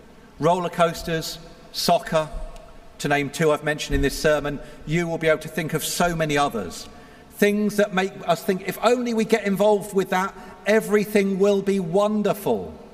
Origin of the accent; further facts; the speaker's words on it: England, United Kingdom; And yes, I'm saying that as an Englishman, as you're celebrating 250 years of getting away from England.